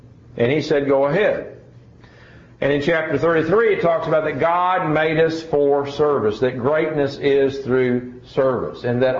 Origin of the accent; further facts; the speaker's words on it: Tennessee, United States; I'm originally from Tennessee